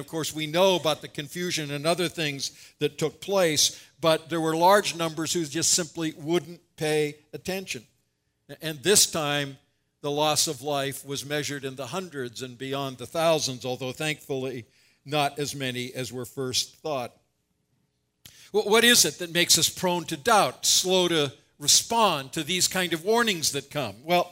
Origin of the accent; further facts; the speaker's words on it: Vancouver, British Columbia, Canada; Well, I grew up in Vancouver, and I had forgotten what fall rainy weather could be like.